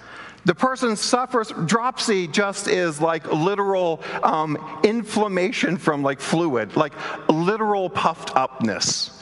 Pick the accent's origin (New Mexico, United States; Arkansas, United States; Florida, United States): Arkansas, United States; Bentonville; my hometown, Bentonville, Arkansas, is also the hometown of Walmart, the Walton Foundation.